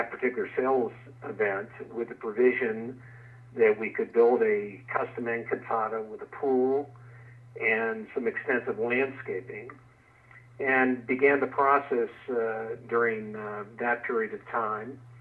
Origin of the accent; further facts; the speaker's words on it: Arizona, United States; And we're from Arizona, and I've been in the real estate industry there for 30-some years.